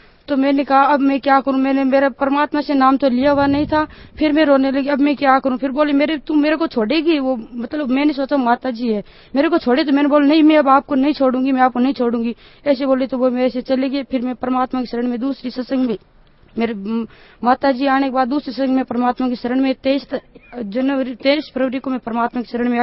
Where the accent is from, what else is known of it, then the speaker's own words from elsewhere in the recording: Bigga, Rajasthan, India; हमारे गांव बिग्गा है जिसमें लोक देवता बिग्गो जी बहुत बड़े हैं